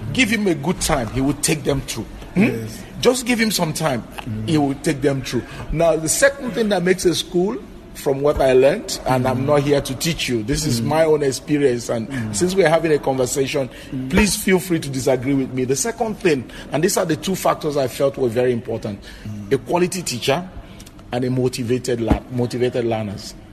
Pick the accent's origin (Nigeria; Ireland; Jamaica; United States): Nigeria; you know, I come from Nigeria and I work a lot in different parts of Africa.